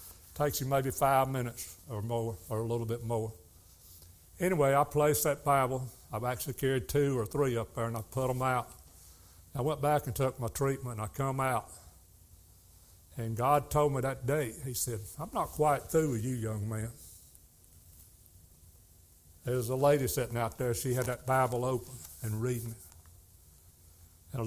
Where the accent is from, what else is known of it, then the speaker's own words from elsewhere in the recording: North Carolina, United States; And I was raised in Philadelphia Baptist Church in Stanley County here.